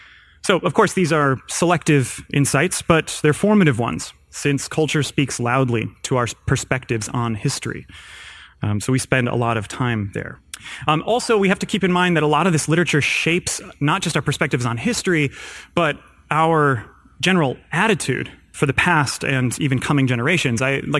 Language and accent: English; Midwest, United States; Not in California, of course. I'm from the Midwest, so I know what Christmas looks like.